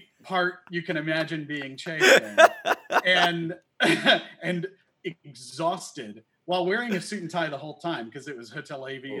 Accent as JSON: {"language": "English", "town": "Chattanooga", "region": "Tennessee", "country": "United States", "tie": "born or raised there", "said": "I grew up in Chattanooga, near Chattanooga, Tennessee."}